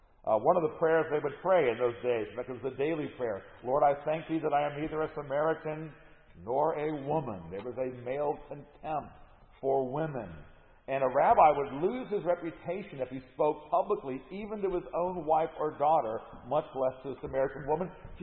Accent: United States; I'm an American. I have to be a Christian American.

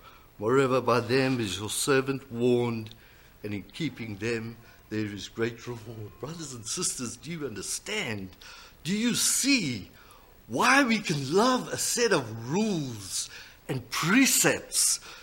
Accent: South Africa; I'm from South Africa.

